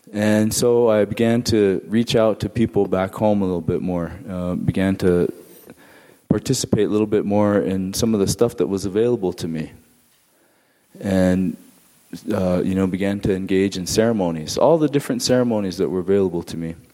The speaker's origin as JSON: {"language": "English", "town": "Crow Agency", "region": "Montana", "country": "United States", "tie": "born or raised there", "said": "And I'm from Crow Agency, Montana. Grew up there in the 1970s and 80s when we had three TV stations."}